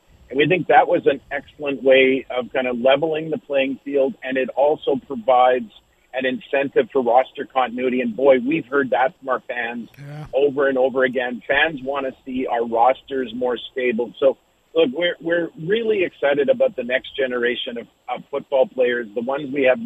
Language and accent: English; Winnipeg, Manitoba, Canada; I grew up in Winnipeg